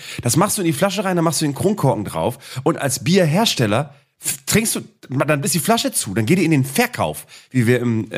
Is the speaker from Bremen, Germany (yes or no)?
yes; Bremen, Germany; bei uns in Bremen